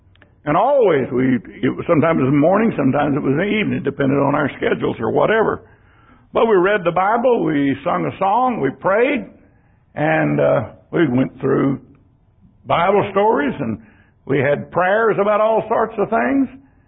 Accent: Texas, United States; born there; I was born in Texas. I thank God for that. I live in Texas.

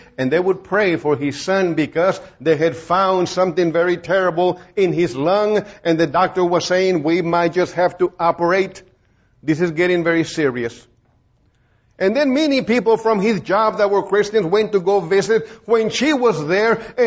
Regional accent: Beeville, Texas, United States; During the summer, I went to my hometown in Beeville.

